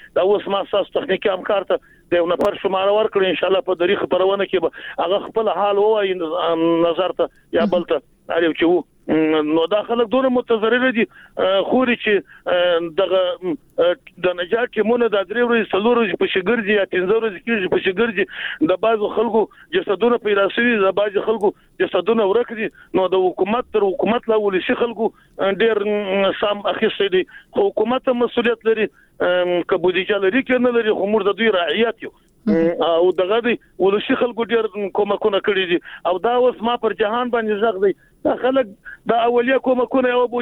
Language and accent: Pashto; Jowzjan, Afghanistan; موږ خو د جوزجان د ولایت یو، دلته هم سیلونه راغلي دي